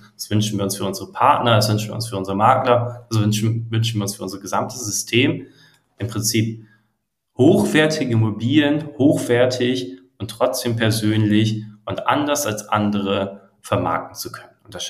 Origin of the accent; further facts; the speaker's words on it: Bremen, Germany; also born or lived in Berlin; Ich bin nämlich tatsächlich gebürtiger Bremer. Das ist wahr. Ich bin jetzt wieder zurück in meine Heimatstadt. Ich bin dann aber nach Berlin gezogen